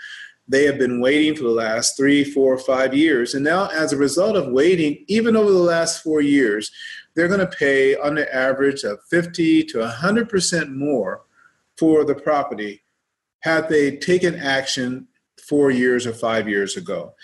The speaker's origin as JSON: {"language": "English", "town": "San Bernardino", "region": "California", "country": "United States", "tie": "born or raised there", "also_born_or_lived": "Memphis", "lives_now": "Riverside, United States", "said": "I was born originally in Memphis, Tennessee. I'm a native of Memphis, Tennessee, but was raised in San Bernardino out here in the IE."}